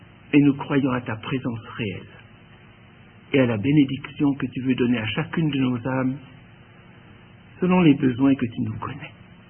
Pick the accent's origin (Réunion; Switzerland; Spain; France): Switzerland; Quand on vient de Suisse, nous avons un canton, le canton de Vaud, où l'on parle toujours du quart d'heure vaudois